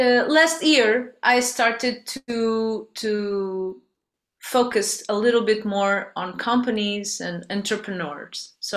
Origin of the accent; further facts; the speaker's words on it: Portugal; English is a second language; I'm from Portugal, that's why the name